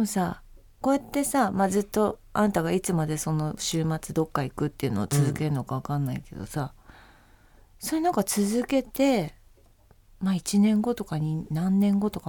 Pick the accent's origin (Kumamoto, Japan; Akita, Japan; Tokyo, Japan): Akita, Japan; born there; 私は秋田の生まれで、うん、秋田の人たちと今も交流があって、